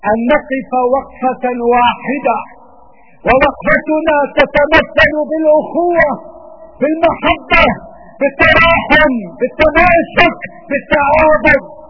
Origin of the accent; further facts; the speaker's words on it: Syria; والواجب علينا جميعا كسوريين